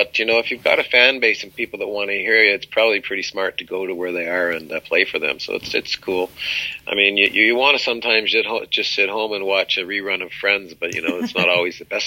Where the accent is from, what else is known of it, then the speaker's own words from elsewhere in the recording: Canada; now in Sweden; Well, I always explain it the best after I'm a Canadian, since I'm a Canadian